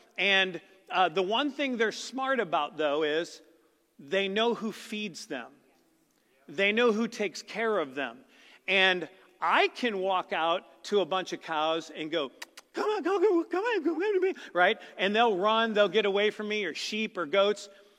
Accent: St. Louis, Missouri, United States; So I grew up in St. Louis, as most of you guys know.

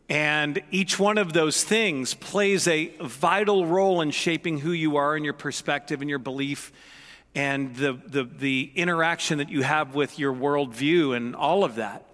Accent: Missouri, United States; Here's the thing. I was raised in Missouri.

